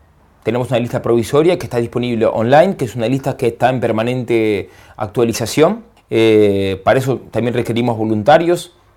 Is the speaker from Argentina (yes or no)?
yes; Argentina; de la Congregación San Elías, misionero en el Himalaya, soy argentino, estoy trabajando en el proyecto Cuenta Regresiva y soy sacerdote hace 5 años y medio. Me formé en Argentina, de ahí me fui a estudiar a Roma